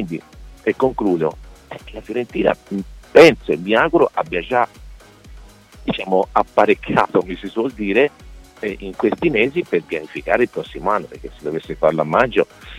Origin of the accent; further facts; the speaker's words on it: Florence, Tuscany, Italy; e lo sappiamo noi che siamo di Firenze